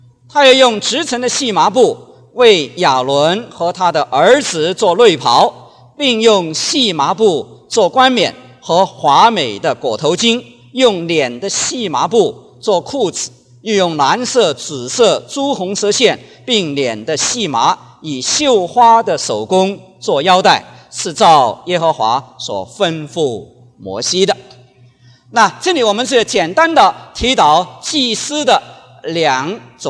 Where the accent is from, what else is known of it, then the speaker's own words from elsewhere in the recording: China; now in Philippines; 当我从大陆出来的时候，因为没有多久清楚神要我到菲律宾去